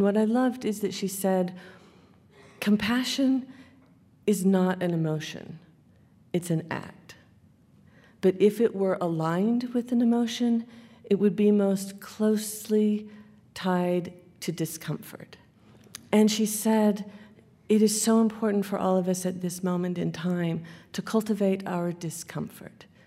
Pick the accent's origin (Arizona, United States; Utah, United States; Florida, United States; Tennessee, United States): Utah, United States; Salt Lake City; I grew up in Salt Lake. We left.